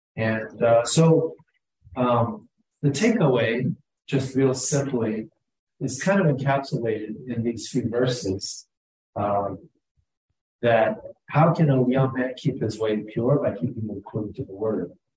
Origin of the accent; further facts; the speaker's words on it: New Jersey, United States; And we come from New Jersey. And so we're excited to be here.